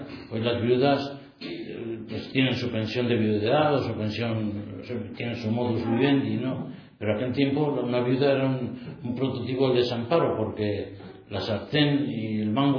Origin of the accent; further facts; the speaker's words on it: Navarre, Spain; nosotros somos de Navarra, somos de aquí, y no tenemos, no hemos vivido en la cultura judía.